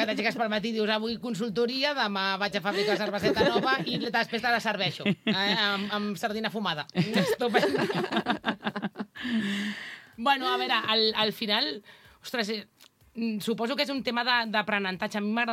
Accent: Barcelona, Catalonia, Spain; a més en el poble, jo soc de Barcelona, em va costar moltíssim acostumar-me a viure en un poble

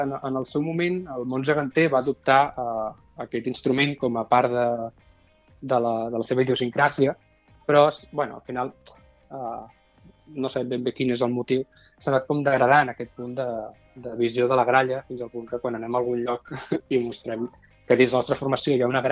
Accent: Catalonia, Spain; jo en el meu cas soc del Maresme

